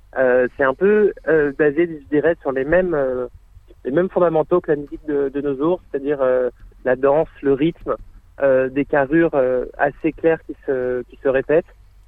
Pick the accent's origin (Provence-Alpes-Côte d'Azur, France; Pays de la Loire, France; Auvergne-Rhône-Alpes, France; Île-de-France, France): Pays de la Loire, France; Angers; j'ai grandi à Angers dans l'ouest de la France.